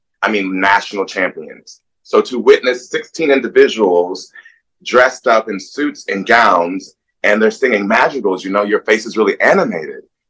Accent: Topeka, Kansas, United States; Well, so, you know, I just said I'm from Topeka, Kansas.

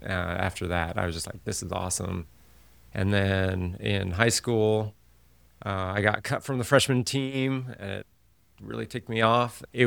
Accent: Hemet, California, United States; I grew up in Hemet, California. Not a lot of people know where that is.

